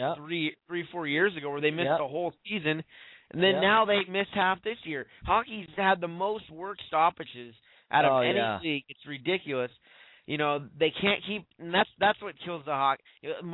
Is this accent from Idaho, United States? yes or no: yes; Idaho, United States; I grew up in Idaho. There's snow.